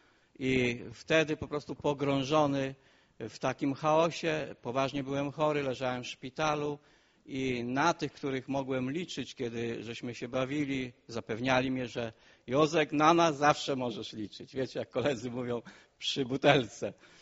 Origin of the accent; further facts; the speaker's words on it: Szprotawa, Lubusz Voivodeship, Poland; born there; Przyjechałem do was z Głogowa. W ogóle urodziłem się w Szprotawie